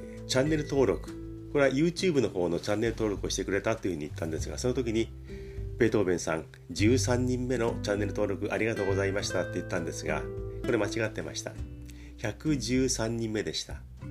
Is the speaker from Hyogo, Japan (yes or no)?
no; Yokosuka, Kanagawa, Japan; 私のふるさとの横須賀にも住んだことがあるというので